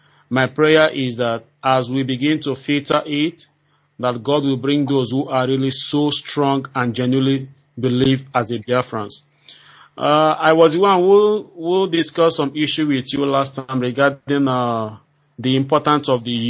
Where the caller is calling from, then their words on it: Malaysia; I'm calling from Malaysia.